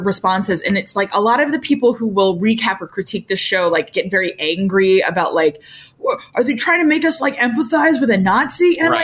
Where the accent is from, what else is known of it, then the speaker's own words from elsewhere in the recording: Cincinnati, Ohio, United States; in the American concentration camps in my hometown, Cincinnati, Ohio